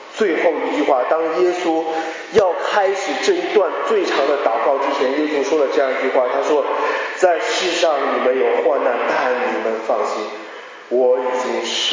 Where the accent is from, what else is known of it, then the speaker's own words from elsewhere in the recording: China; 当我作为一个来自中国的学生来到北美上学的时候，我也感受到我们太多的不一样